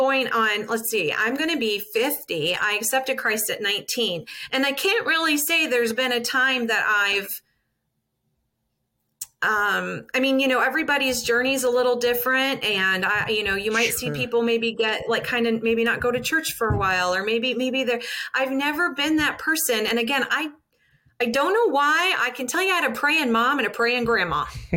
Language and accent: English; Ohio, United States; also born or lived in Wheeling; So, I actually grew up in Southern Ohio, and I joke I'm a bit of a hillbilly because I was born in Wheeling, West Virginia.